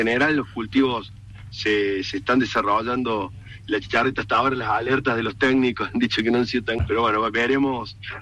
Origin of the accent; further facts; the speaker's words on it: Córdoba, Argentina; yo soy del sur de Río Cuarto, un departamento más maicero por excelencia